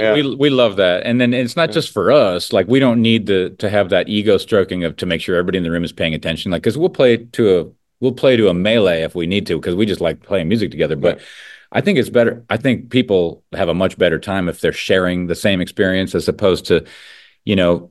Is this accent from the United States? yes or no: yes; Midwest, United States; I'm a Midwesterner, and when I first came out here